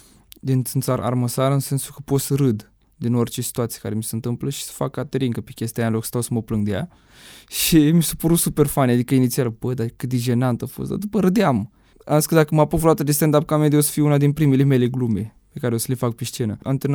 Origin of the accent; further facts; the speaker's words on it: Botoșani, Botoșani County, Romania; Sunt moldovean, din Botoșani. M-am născut prematur, am stat la incubator.